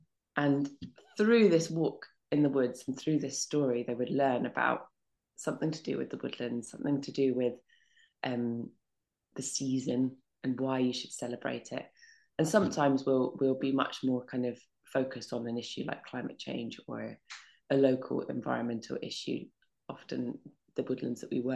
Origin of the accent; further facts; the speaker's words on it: London, United Kingdom; I grew up in London. So, you know, I wasn't surrounded by nature or anything, but, you know, there are little scraps.